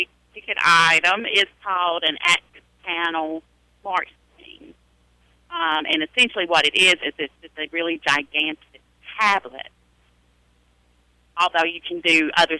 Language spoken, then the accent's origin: English; the South, United States; accent: Southern; which sometimes is helpful when it's read in something other than my Southern accent